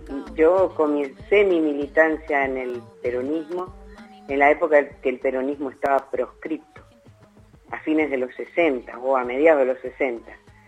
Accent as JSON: {"language": "Spanish", "country": "Argentina", "said": "en nuestra historia como pueblo argentino. Yo ya estoy muy grande"}